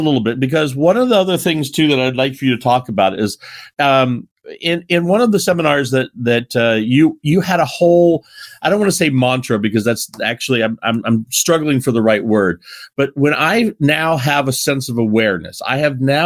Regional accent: Midwest, United States; when I was a child I grew up in the Midwest, and we had this great big huge park, like Central Park, in the center of our town.

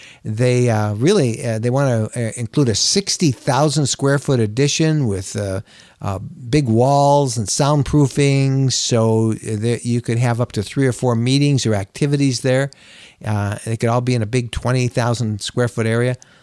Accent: Michigan, United States; we're going to look at my home state of Michigan

